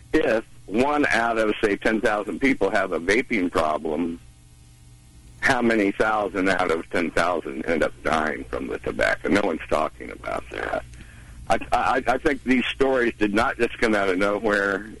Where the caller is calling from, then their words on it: Overland Park, Kansas, United States; I'm calling from Northern Overland Park.